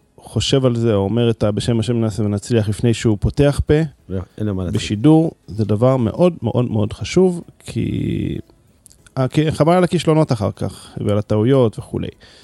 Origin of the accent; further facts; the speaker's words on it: Jerusalem, Jerusalem District, Israel; אני גדלתי במאה השורים